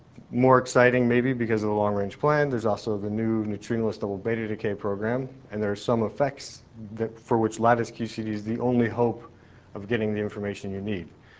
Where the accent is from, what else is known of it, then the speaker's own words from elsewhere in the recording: Seattle, Washington, United States; It's too sunny for my taste since I grew up in Seattle.